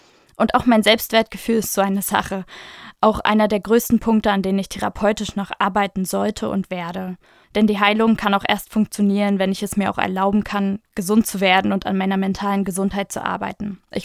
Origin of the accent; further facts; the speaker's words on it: Schönebeck, Saxony-Anhalt, Germany; moved away as an adult; now in Leipzig, Germany; ich studiere Soziale Arbeit im Bachelor an der HTWK. Ursprünglich komme ich aus Schönebeck, das ist eine Kleinstadt in der Nähe von Magdeburg, und ich bin für das Studium ca. 120 Kilometer weitergezogen nach Leipzig, wo ich jetzt seit ca. einem Jahr lebe.